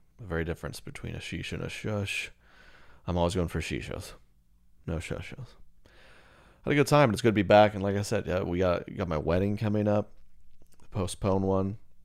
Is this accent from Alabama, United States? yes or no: yes; Alabama, United States; He has a double name. We're from Alabama.